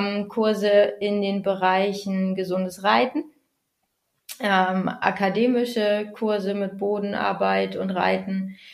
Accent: Bad Bentheim, Lower Saxony, Germany; Ja, ich komme aus Bad Bentheim, da wohne ich derzeit an der niederländischen Grenze direkt.

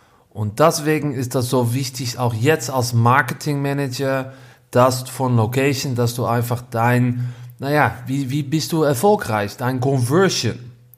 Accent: Netherlands; German is a second language; Ich bin Holländer

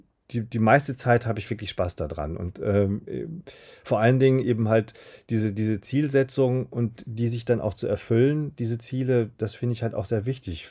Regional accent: Siegen, North Rhine-Westphalia, Germany; da habe ich bei der Zeitung in Siegen, wo ich herkomme, tatsächlich auch angefangen, Filmkritiken zu schreiben.

